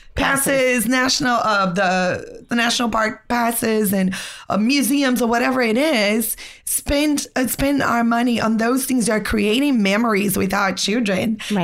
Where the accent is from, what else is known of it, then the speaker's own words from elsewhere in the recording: Brazil; English is a second language; moved away as an adult; I am from Brazil, married to a South African, and I have two Israeli kids, and we have lived in so many countries that I lost count. So I do have a very thick accent